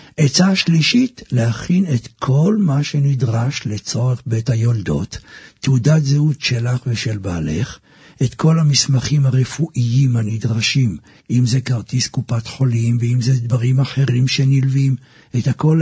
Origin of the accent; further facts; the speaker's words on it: Jerusalem, Jerusalem District, Israel; כשהייתי ילד, בבית שלנו בירושלים